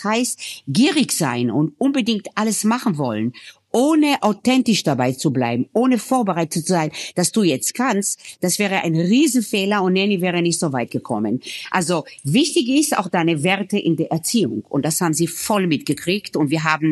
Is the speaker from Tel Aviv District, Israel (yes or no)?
yes; Tel Aviv, Tel Aviv District, Israel; Ich komme aus Tel Aviv, ich habe diese Tel Aviv-Kitchen, ich habe die Levante-Küche, ich habe die Middle-East-Küche, ja.